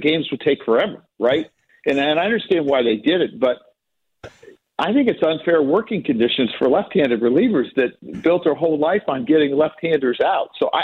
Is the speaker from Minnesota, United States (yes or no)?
no; Illinois, United States; I'm a Bears fan, right? I mean, I grew up in Illinois. I'm a Bears fan.